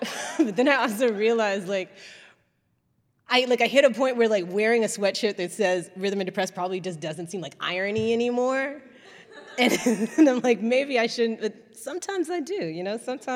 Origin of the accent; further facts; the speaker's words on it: Kentucky, United States; I grew up in Kentucky